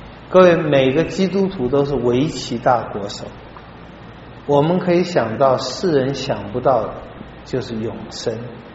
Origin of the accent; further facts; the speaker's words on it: China; 这跟我们本性是不合的，尤其跟我们中国人本性是不合的。